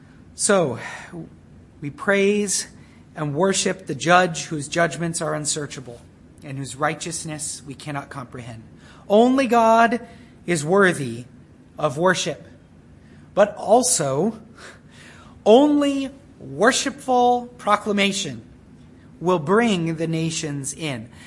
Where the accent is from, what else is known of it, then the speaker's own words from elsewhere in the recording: Arizona, United States; now in Ann Arbor, United States; So we're here in Ann Arbor. I grew up in Arizona.